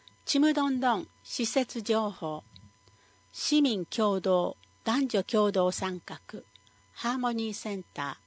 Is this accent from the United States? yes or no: yes; Hawaii, United States; now in Japan; 私は出身がハワイなので、少数派なんてほとんどいませんでした。 でも沖縄では私は本当に少数派の一人です。